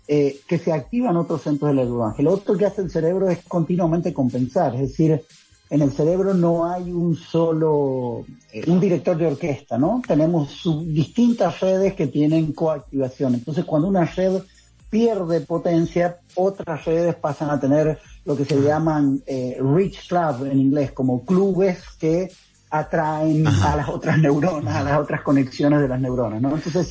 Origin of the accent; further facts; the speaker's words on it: San Juan, Argentina; soy de San Juan, que tenemos una cierta significancia